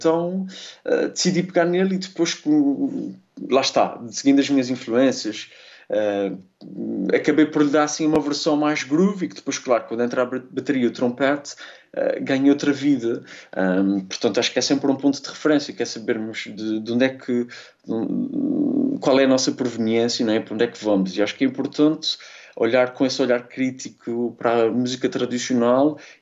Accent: Azores, Portugal; Ainda para mais sendo açoriano, o que é que me acontecia?

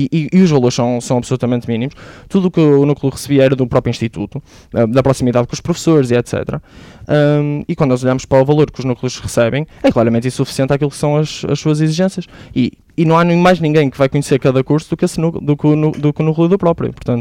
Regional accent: Braga, Portugal; muitas vezes fui de autocarro para o campus de Azurém, porque eu sou de Braga.

